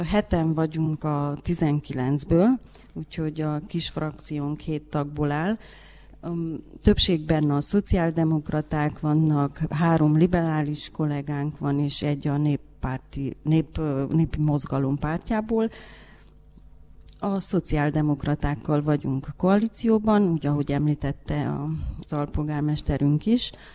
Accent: Păingeni, Mureș County, Romania; now in Reghin, Romania; Marosvásárhelyen születtem, Pókába nevelkedtem, Bukarestbe dolgozom, és Szászrégenbe élek.

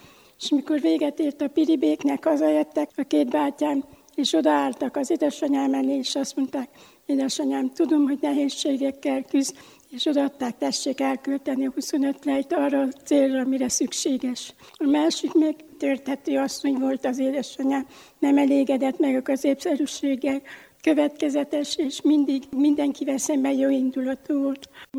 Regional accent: Csíkborzsova, Harghita, Romania; moved away as an adult; now in Budapest, Hungary; De 99-ben mentem Magyarországra, ugyanis a 2 gyermekem kitelepedett, én még mentem családegyesítőnek a gyerekekkel.

